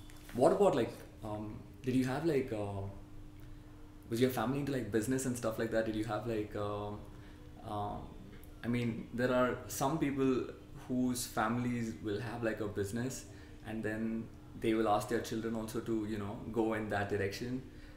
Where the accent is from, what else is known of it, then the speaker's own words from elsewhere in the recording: Mangalore, Karnataka, India; now in Bangalore, India; I'm not from Bangalore actually. I'm from Mangalore.